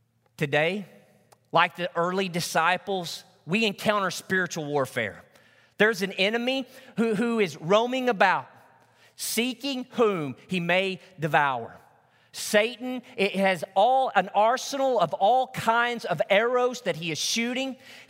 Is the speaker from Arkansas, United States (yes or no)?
yes; Truman, Arkansas, United States; my hometown of Truman, Arkansas